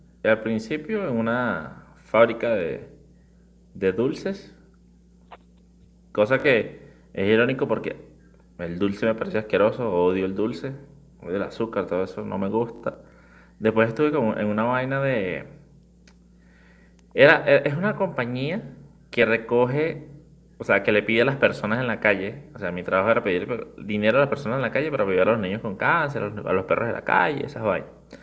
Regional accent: Venezuela; moved away; yo he tenido ya 4 o 5 empleos desde que salí de Venezuela.

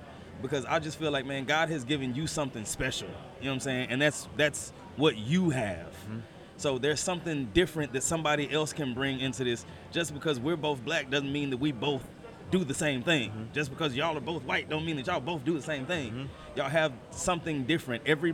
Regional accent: Texas, United States; And I'm from Texas, so I'm always carrying.

